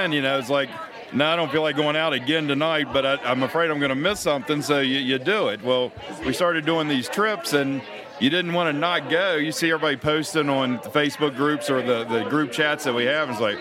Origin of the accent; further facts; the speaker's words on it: Shepherdstown, West Virginia, United States; We're from Shepherdstown, West Virginia.